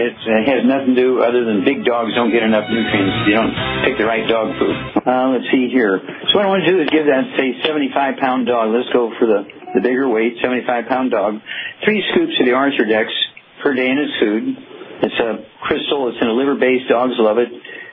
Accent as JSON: {"language": "English", "region": "Missouri", "country": "United States", "tie": "born or raised there"}